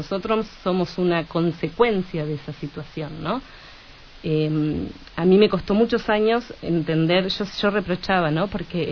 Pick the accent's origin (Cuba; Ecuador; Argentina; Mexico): Mexico; Mi infancia es mexicana, mi lengua madre es mexicana. Yo llego a México y en 2 días ya parezco una mexicana más de cómo hablo, ¿no? Ya tengo tonada, tengo algunas letras, como escucharán a veces en la pronunciación, que me han quedado.